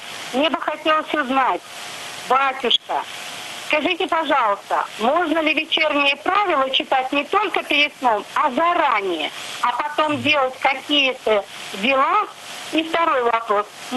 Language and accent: Russian; Nizhny Novgorod, Nizhny Novgorod Oblast, Russia; Я с Нижнего Новгорода, Нижегородский район.